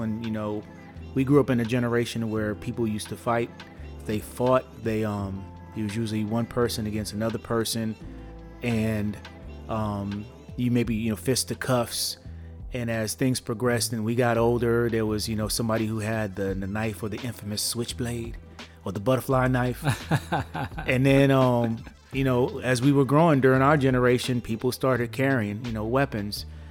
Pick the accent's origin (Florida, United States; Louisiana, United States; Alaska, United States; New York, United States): New York, United States; Brooklyn; I grew up in Brooklyn, man.